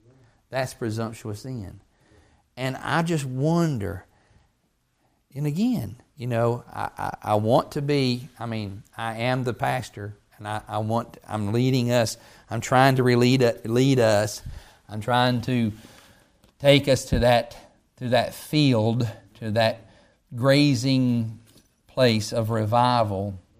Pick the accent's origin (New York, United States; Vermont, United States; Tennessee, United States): Tennessee, United States; also born or lived in Kentucky; I come from Kentucky. I'm raised in East Tennessee, but over in the hills, there's them feuds.